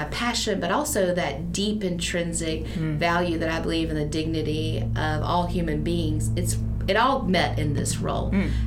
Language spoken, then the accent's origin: English; Alabama, United States; I'm originally from Alabama, as you heard